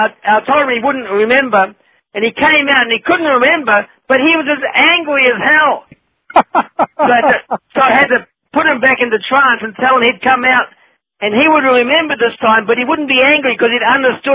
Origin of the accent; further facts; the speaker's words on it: New Zealand; I grew up in New Zealand and had some very big Maori mates